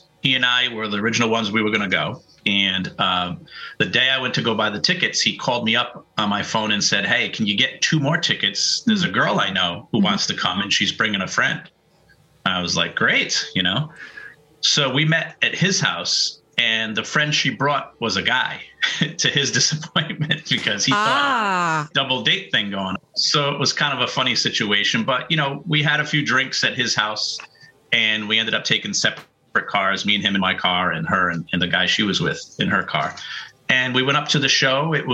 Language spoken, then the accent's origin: English; Pawtucket, Rhode Island, United States; But yeah, I grew up in Pawtucket, but I lived all over Rhode Island.